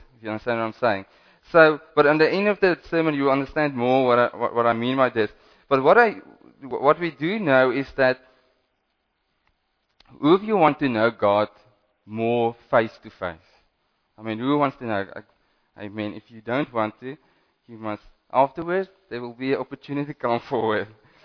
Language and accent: English; Western Cape, South Africa; Anyway, yeah, I'm from the Cape, so... That was not really rain.